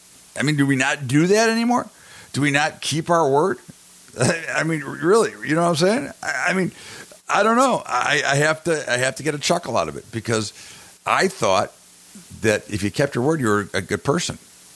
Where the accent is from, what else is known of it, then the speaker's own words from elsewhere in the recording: United States; I just I'm an American first before anything. I'm an American.